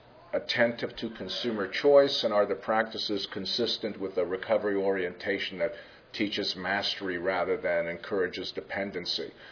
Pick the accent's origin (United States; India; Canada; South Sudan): Canada; I'm Canadian, but I work most of my life in the States.